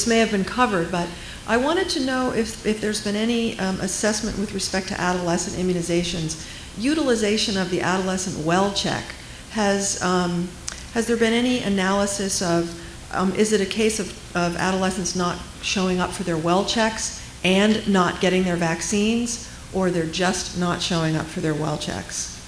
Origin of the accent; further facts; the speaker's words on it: California, United States; from California